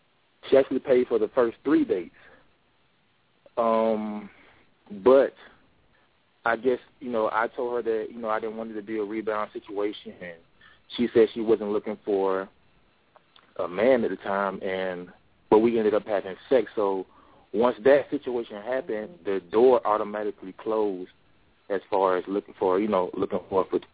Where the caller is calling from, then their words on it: Atlanta, Georgia, United States; I'm calling in from Atlanta, Georgia.